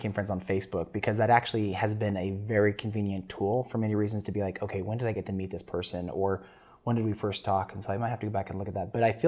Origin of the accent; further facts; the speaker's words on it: Spanish Fork, Utah, United States; But I grew up in Spanish Fork, had a great family, grew up in a very religious Mormon upbringing.